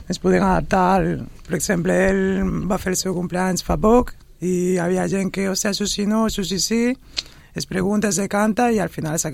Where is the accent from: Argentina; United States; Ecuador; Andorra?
Ecuador; jo des de petit, jo soc d'Equador, des de ben petit ja sempre m'ha cridat